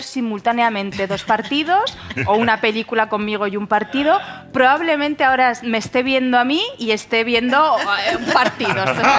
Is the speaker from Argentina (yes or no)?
no; Spain; había hecho de española porque también es lo que soy española.